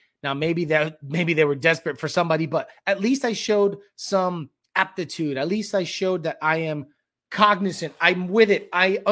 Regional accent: Holyoke, Massachusetts, United States; Where I grew up in Holyoke, Massachusetts, it's an industrial town.

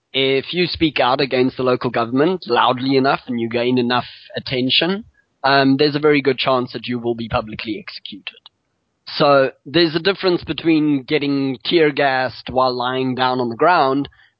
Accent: South Africa; Yeah, it's being South African, I'm very familiar with protest action.

